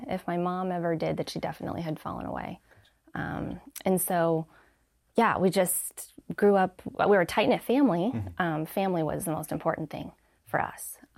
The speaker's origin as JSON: {"language": "English", "region": "Colorado", "country": "United States", "tie": "born or raised there", "said": "Okay. Well, I grew up in Colorado in the mountains, surrounded by nature, and we're not Christian at all."}